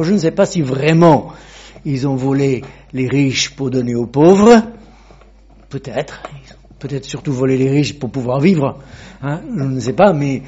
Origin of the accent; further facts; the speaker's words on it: United Kingdom; moi, je viens du Royaume-Uni.